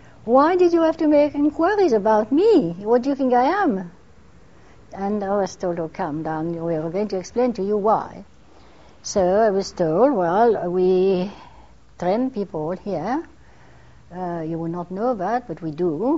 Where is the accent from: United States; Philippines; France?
France; English is a second language; Because after all, I am French-born, and I was brought up in France. My family has always lived on the battlefield of all the wars.